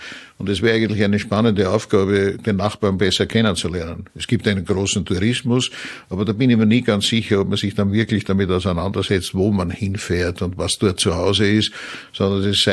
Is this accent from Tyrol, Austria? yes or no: no; Vienna, Austria; als Wiener aus der Stadt des Sigmund Freud